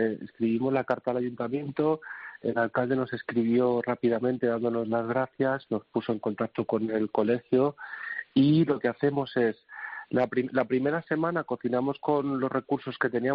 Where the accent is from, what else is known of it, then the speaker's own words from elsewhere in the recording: Madrid, Community of Madrid, Spain; yo soy muy de Madrid, ¿no? Soy un cocinero madrileño y quiero que mi ciudad vuelva otra vez a ser lo que era.